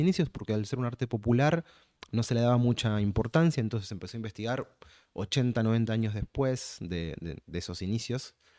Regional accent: Buenos Aires, Argentina; Yo me crié en Almagro

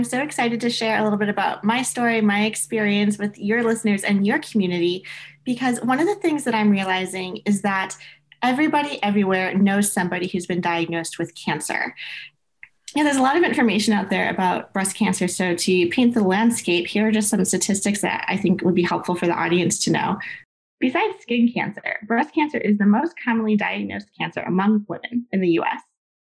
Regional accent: Boston, Massachusetts, United States; we're both from Boston and we can just Google

